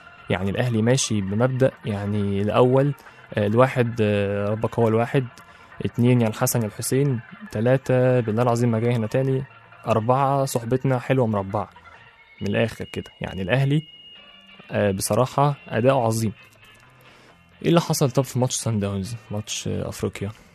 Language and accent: Arabic; Upper Egypt, Egypt; أنا راجل صعيدي ولازم أخد حقي